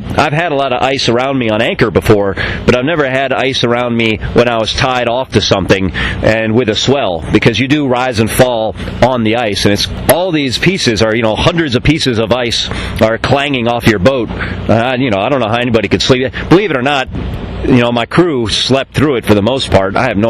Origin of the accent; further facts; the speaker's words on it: United States; even though I'm from the United States and our vessel is registered in the United States, I cannot enter this base.